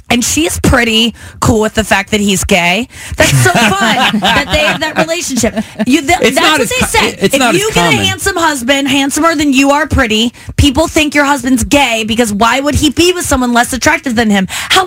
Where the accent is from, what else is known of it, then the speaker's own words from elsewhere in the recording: St. Louis, Missouri, United States; also born or lived in Cincinnati; I was born in Cincinnati till I was six, and then I moved here, and I've always, because my parents are always like, you're from Cincinnati, and I'm like, no, I'm not. I love St. Louis. I hate Cincinnati. St. Louis is my hometown.